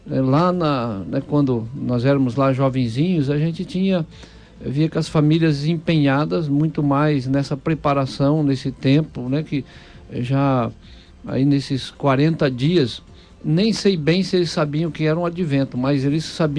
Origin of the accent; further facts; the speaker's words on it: Santa Catarina, Brazil; Eu venho lá de um lugar onde se preserva muitas tradições, porque eu sou lá do sul, de Santa Catarina, né? Então ali existem umas coisas assim que são bem fortes na cultura do povo.